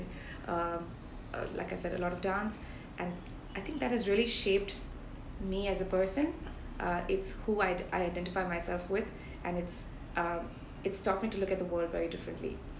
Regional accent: Chennai, Tamil Nadu, India; Well, I grew up in Chennai. All of my education was here.

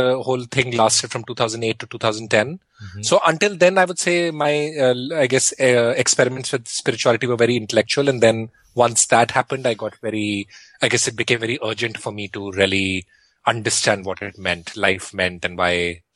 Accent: India; when we were growing up in India

